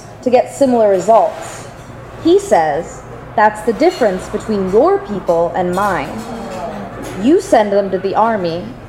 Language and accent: English; Indiana, United States; So I'm from Indiana, as Jocelyn established